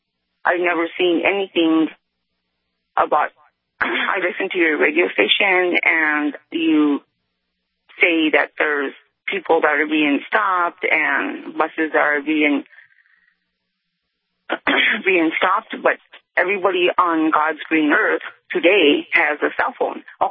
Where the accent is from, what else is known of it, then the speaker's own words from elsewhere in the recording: United States; I am Native American, and I work at yes. I drive back and forth to Bismarck, from Bismarck to 48.